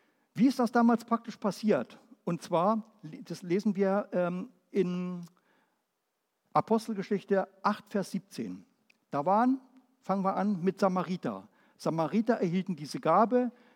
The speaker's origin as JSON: {"language": "German", "region": "Berlin", "country": "Germany", "tie": "born or raised there", "said": "Ich bin aufgewachsen worden in Ost-Berlin. Bin ich geboren, aufgewachsen, da waren noch tiefe DDR-Zeiten. Meine Oma hatte Westverwandte"}